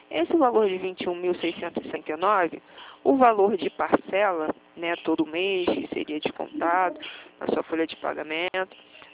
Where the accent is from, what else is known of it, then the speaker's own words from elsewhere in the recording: Rio de Janeiro, Brazil; eu falo do Rio, sou do Rio